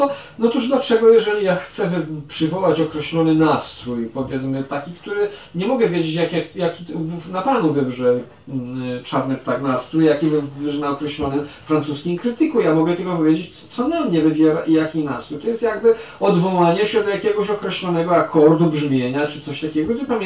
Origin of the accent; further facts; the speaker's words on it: Sanok, Subcarpathian Voivodeship, Poland; ja mogłem tam w dzieciństwie w Sanoku specjalnie oglądać takiego